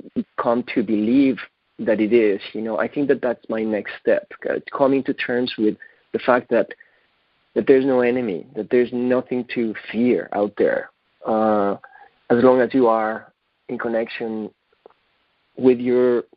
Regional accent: Mexico City, Mexico; That I grew up in Mexico City, you know, in the middle of one of the biggest cities in the world, and we had trees in our house, the street where I grew up.

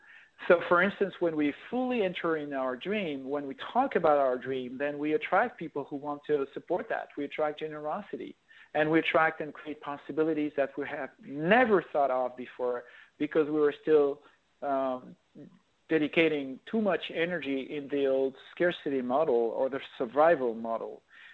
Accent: Nigeria; I'm from Nigeria.

